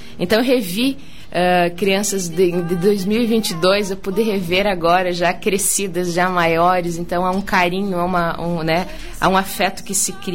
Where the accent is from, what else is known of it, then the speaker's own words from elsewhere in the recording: Porto Vera Cruz, Rio Grande do Sul, Brazil; nós estivemos na linha São José, que é exatamente onde eu estudei, a minha primeira escola, onde eu cresci. Linha São José, Porto Veracruz.